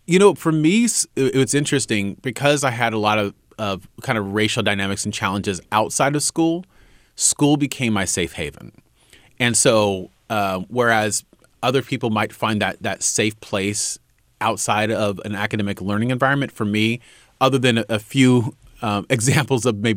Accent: California, United States; also born or lived in Oakland; So my family, I was born in Oakland. My biological mother was in prison, and me and my brother immediately became wards of the court in the foster care, moved up to far northern California

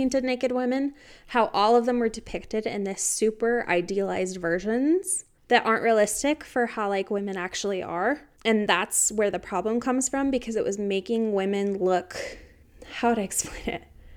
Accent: United States; I didn't learn French. I'm very American.

